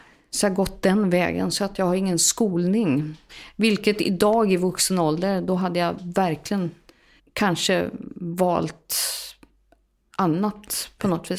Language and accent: Swedish; Östergötland, Sweden; accent: Östgötska light; folk skulle nog beskriva min dialekt liksom östgötska light. Så jag pratar inte riktigt grå östgötska, det har jag aldrig gjort. Och i och med att jag har en mamma som är från Jämtland, så det var ju pappa som pratade mer utpräglad östgötska.